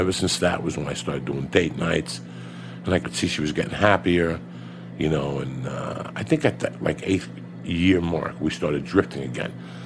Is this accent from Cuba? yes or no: yes; Cuba; moved away; I'm going to go back to where I started. When I came from Cuba and everything, I went to karate.